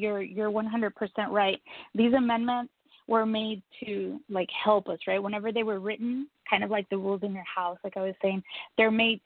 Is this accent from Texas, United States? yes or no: yes; Laredo, Texas, United States; I'm from Laredo, Texas. I don't know if you're familiar with that.